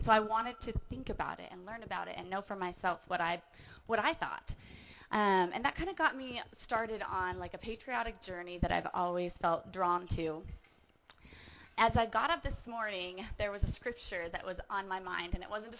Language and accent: English; Washington, United States; I grew up in Washington State, the youngest of five kids